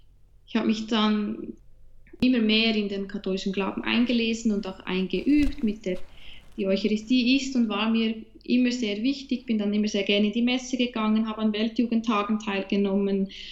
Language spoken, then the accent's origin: German; Bern, Switzerland; born there; ich bin in Bern geboren, in einer nicht katholischen, also nur teils katholische Familie. Meine Mutter ist katholisch aufgewachsen im Kanton Luzern. Mein Vater reformierter Berner.